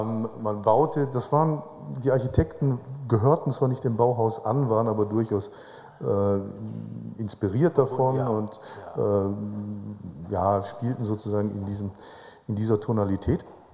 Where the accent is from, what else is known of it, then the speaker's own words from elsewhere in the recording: Bottrop, North Rhine-Westphalia, Germany; born there; Vielleicht als kleine Ergänzung, die mir durch den Kopf ging, als immerhin gebürtiger Bottropper, der gerne im Quadrat ist.